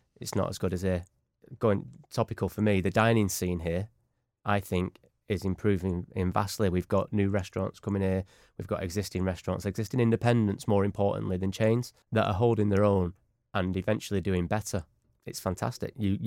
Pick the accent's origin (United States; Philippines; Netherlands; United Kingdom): United Kingdom; Manchester, North West England; We're all from Manchester. Just be from Manchester.